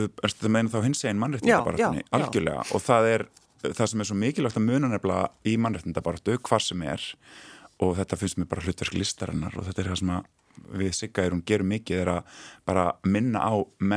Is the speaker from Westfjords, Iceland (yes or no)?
yes; Westfjords, Iceland; Að vestfjörðum